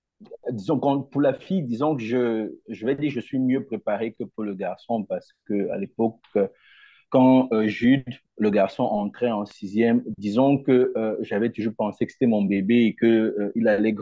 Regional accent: Cameroon; je suis Camerounais, âgé de 42 ans.

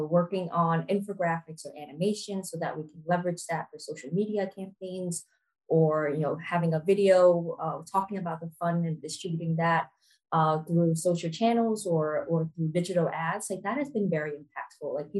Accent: Vietnam; moved away; I grew up in Vietnam, so we didn't go to a lot of concerts, and I moved here when I was a little bit older.

